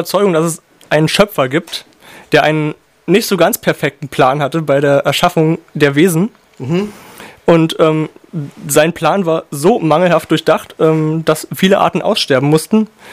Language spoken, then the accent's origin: German; Brandenburg, Germany; Ich komme ja auch aus Brandenburg.